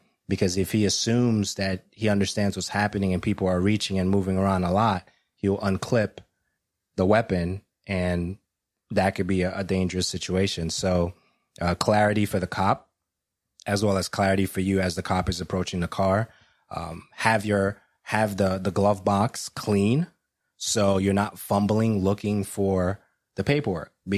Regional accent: Brooklyn, New York, United States; growing up in Brooklyn, it was a chaos time. It was the 80s

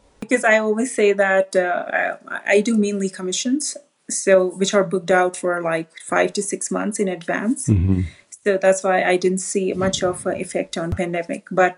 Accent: India; I come from India, so the national bird of India is peacock.

